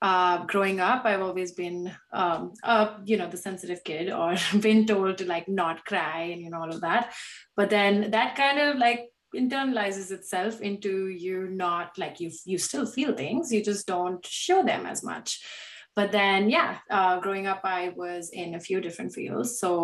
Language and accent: English; India; growing up in a big I'm Indian, so big Indian family where you are growing up with a generation that is very heavily influenced by Indian traditions